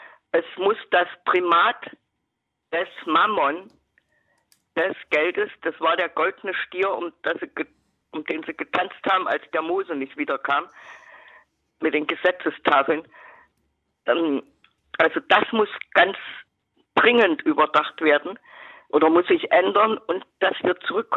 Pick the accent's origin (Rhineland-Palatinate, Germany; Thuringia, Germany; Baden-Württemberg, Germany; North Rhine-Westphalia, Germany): Thuringia, Germany; Jena; Ich komme aus Jena